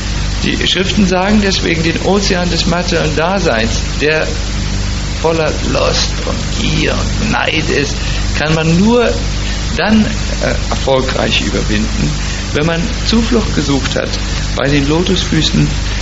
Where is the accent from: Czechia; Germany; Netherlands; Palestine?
Germany; Fehmarn, Schleswig-Holstein; ich bin für 8 Jahre im Meer groß geworden, in der wunderschönen Ostsee, in Sylt-Fehmarn.